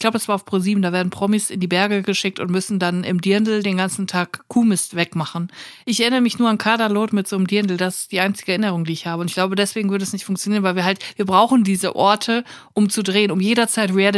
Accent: Germany; Ich bin Deutsche, ich möchte dazu nichts sagen.

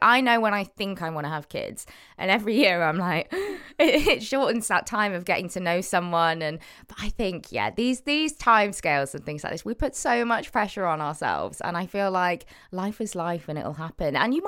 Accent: Cheltenham, South West England, United Kingdom; now in Manchester, United Kingdom; Cheltenham, Cotswolds girl, born and raised. And then I live in Manchester the last 6 years.

